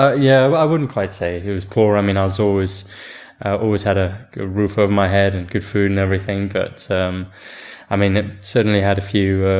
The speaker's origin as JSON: {"language": "English", "country": "Kenya", "tie": "born or raised there", "said": "Well, I mean, I was born in Kenya, grew up there."}